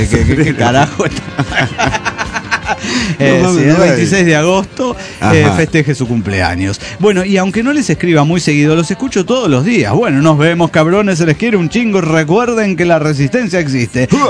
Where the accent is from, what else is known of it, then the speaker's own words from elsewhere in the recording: Caracas, Capital District, Venezuela; de Caracas, Venezuela.